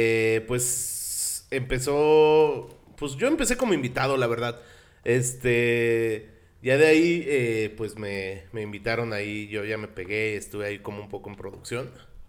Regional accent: Querétaro, Mexico; Y ¿de dónde eres? De Querétaro.

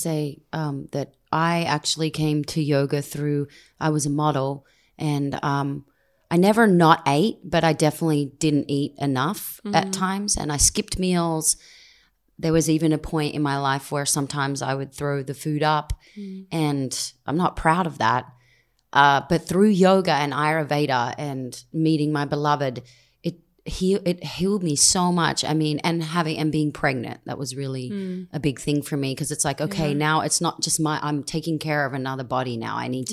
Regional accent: Australia; moved away; we went back to Australia. I'm from Australia, and we went to visit

